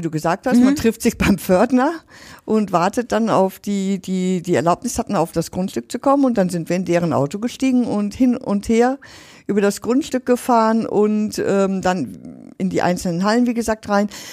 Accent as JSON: {"language": "German", "town": "Ratingen", "region": "North Rhine-Westphalia", "country": "Germany", "tie": "born or raised there", "said": "Ich bin gebürtige Raterin, ich bin mit diesem Mannesmann früher, dann Vallorec, einfach groß geworden."}